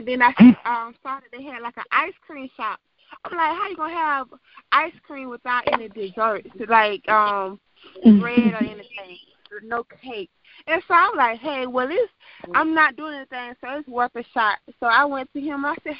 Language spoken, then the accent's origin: English; Quincy, Florida, United States; my hometown from Quincy, Florida, like, so many people there have helped me